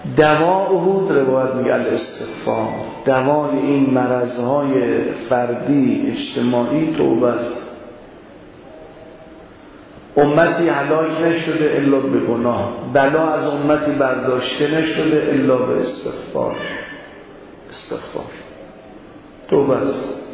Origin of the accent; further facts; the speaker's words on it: Iran; خیال نکنید اینا چون ما ایرانیم برای ما راحت تران